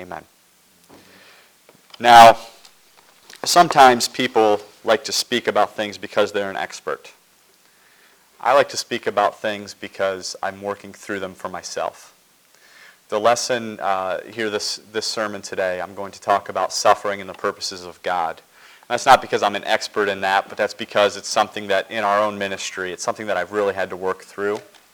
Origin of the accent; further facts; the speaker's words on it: Ohio, United States; I grew up in Ohio, but in Huron County, and I've seen the word Huron around here a lot.